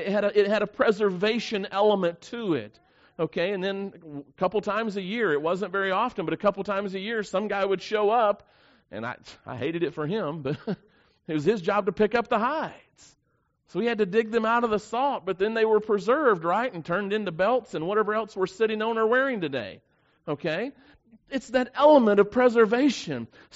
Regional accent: the South, United States; Now, I grew up in the South.

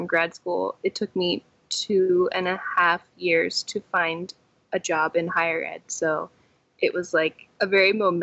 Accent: Pennsylvania, United States; Yeah, I'm from the Philadelphia suburbs, and then I went to Temple in the city.

